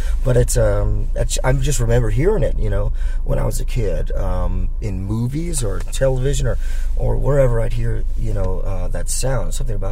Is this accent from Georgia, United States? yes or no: yes; Atlanta, Georgia, United States; We're from Atlanta, so we started in Atlanta.